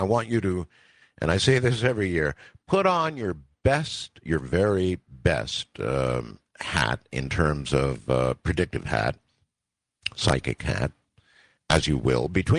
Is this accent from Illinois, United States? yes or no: no; Pahrump, Nevada, United States; I'm from Pahrump, Nevada, which is just across the mountain from Area 51.